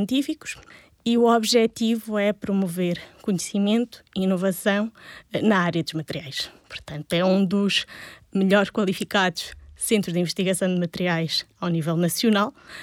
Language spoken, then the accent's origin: Portuguese; Guimarães, Braga, Portugal; born there; moved away as an adult; now in Aveiro, Portugal; Bom, eu nasci em Guimarães. Vim para Aveiro realizar a licenciatura em Bioquímica e Química Alimentar